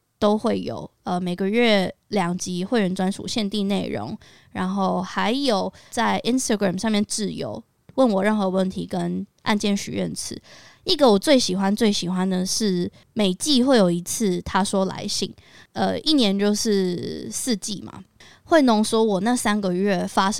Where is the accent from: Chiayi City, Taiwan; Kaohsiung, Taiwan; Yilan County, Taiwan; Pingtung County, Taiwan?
Kaohsiung, Taiwan; 再来最后一个方案叫做高雄，原因是因为这是我出生的地方，然后也是我的家